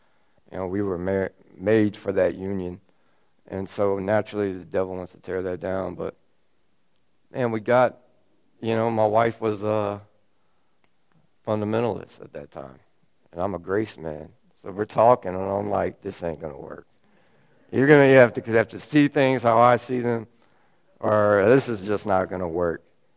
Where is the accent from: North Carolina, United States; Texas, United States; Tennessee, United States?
North Carolina, United States; now in Louisiana, United States; I'm from North Carolina. Now I'm in Louisiana. You know what I mean? I'm in Louisiana, and I'm sitting here preaching to y'all.